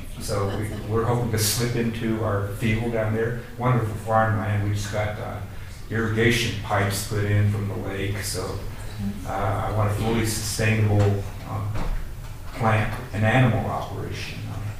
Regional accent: Indiana, United States; So I grew up in Indiana, so I've seen the 12, 14 foot corn plants and the 1,000, 2,000 hog farms and chicken farms.

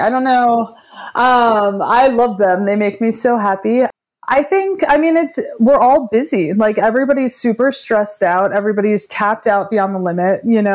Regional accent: Brooklyn, New York, United States; I mean, I'm from Brooklyn. I grew up on pizza and bagels.

